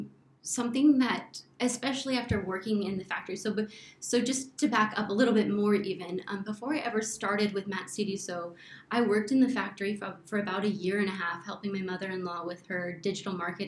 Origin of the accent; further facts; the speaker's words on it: United States; being an American who has had no context or history of manufacturing